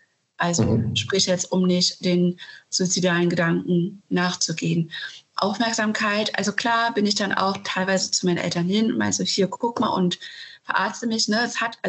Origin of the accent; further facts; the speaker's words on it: Saxony-Anhalt, Germany; now in Berlin, Germany; ich bin in Sachsen-Anhalt in einer Kleinstadt aufgewachsen.